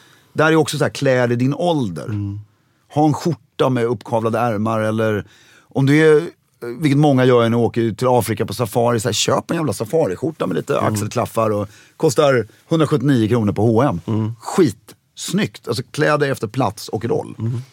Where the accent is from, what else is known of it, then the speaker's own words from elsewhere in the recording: Stockholm, Stockholm County, Sweden; Hade jag gått med den klädseln i Stockholm så hade... Så det är där vi kommer ifrån lite också.